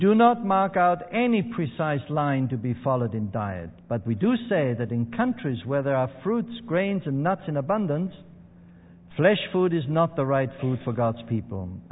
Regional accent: Austria; also born or lived in England / Australia; I grew up in Austria, in the mountains of Austria, where we had meat every day.

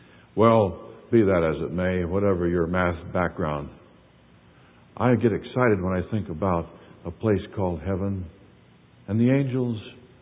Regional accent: California, United States; I'm from California. I don't know that.

